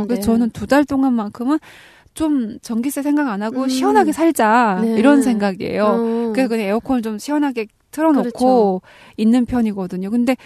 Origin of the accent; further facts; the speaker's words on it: North Korea; now in South Korea; 이렇게, 와, 내가 이제 한국 사람이 다 됐구나. 그런 생각이잖아요. 왜냐면 북한에서 정전은 너무 일상이었는데.